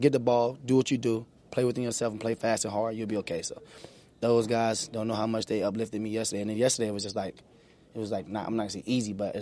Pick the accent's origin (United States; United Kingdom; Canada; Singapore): United States; Sanford, Florida; We're from Sanford, Florida.